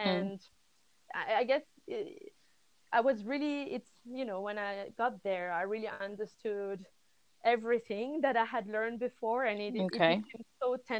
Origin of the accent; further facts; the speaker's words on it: Paris, Île-de-France, France; currently I'm in Paris, my hometown, because I'm waiting to go on my next mission.